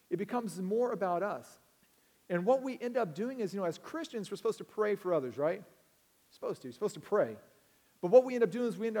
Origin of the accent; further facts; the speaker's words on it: Texas, United States; Now, I grew up in Texas, small town. I'm talking small, like 300 people small.